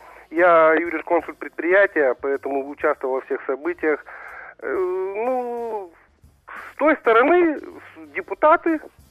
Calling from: Balta, Odesa Oblast, Ukraine; это Балта Одесской области. Север Одесской области, ага. Ближе к Виннице.

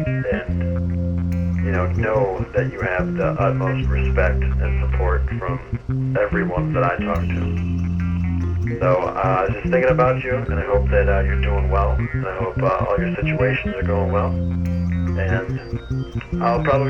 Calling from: St. Louis, Missouri, United States; I'm calling from St. Louis, Missouri to wish you well.

